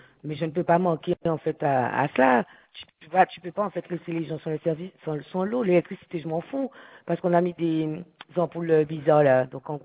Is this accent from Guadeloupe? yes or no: yes; Baie-Mahault, Guadeloupe; Moi, je suis de Bémao